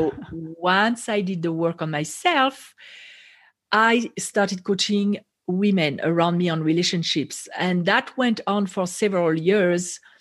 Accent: France; moved away as an adult; also born or lived in Israel; now in United States; So I'm from France originally, but when I was in college, I moved to Israel and I lived there for over 10 years

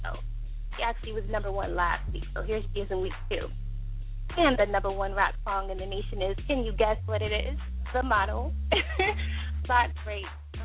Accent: Texas, United States; And the reason why I make sure I always shout out Fallwell is not just because I'm from Texas

